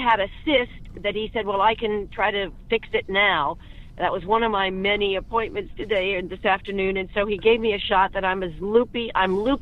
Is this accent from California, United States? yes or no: no; Colorado, United States; because I'm from Colorado and Columbine and all these awful moments